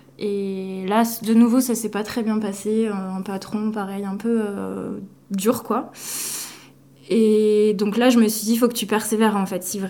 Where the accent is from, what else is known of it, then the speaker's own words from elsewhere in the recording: Occitanie, France; j'ai grandi dans le Lot, du coup plutôt à la campagne